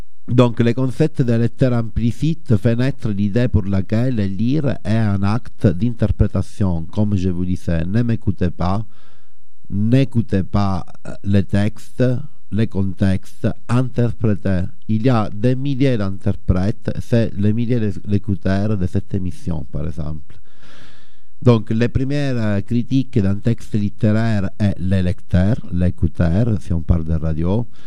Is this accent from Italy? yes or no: yes; Italy; moi je suis italien, lui il est français. Mais on voit comment, par exemple, pour moi, j'ai 41 ans